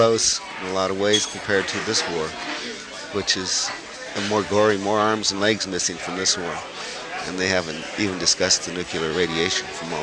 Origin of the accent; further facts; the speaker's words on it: Arizona, United States; Well, I grew up with the Apaches, so I'm not Apache, but that's home to me, the White Mountain Apache Reservation.